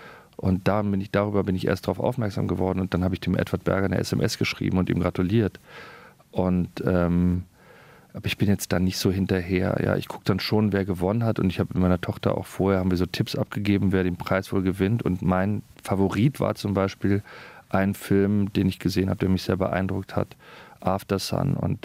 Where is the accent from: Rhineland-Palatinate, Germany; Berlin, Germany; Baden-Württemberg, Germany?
Berlin, Germany; Berlin, ich bin ja Berliner, empfinde ich ganz anders.